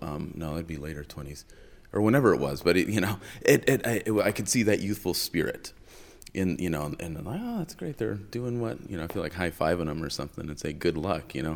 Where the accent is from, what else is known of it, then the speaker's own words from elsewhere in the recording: Midwest, United States; born there; also born or lived in San Francisco; now in Homer, United States; I was born in the Midwest. Came up here permanently in 2003. Okay. From San Francisco.